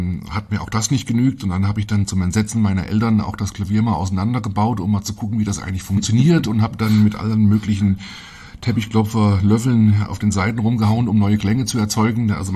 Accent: Fulda, Hesse, Germany; born there; Ich bin in Fulda geboren und zwar in den städtischen Kliniken.

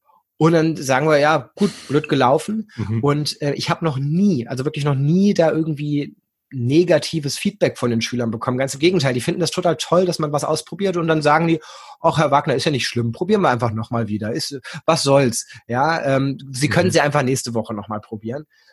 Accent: Hanover, Lower Saxony, Germany; auch hier aus Hannover, wo ich herkomme.

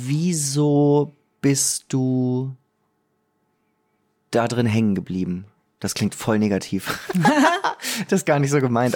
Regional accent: Germany; Jetzt ist es ja so, dass, ich bin Deutscher

